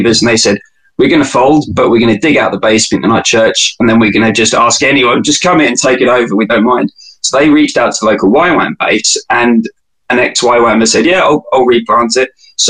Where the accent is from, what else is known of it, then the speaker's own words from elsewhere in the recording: London, United Kingdom; I grew up in East London and I was in a family of six.